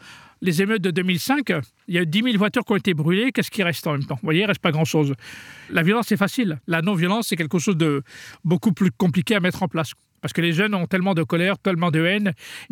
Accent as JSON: {"language": "French", "town": "Mantes-la-Jolie", "region": "Île-de-France", "country": "France", "tie": "born or raised there", "said": "Mes frères et sœurs sont tous nés en France et j'ai grandi dans le quartier du Val-Fouré à Mantes-la-Jolie. C'était l'un des plus grands quartiers de France."}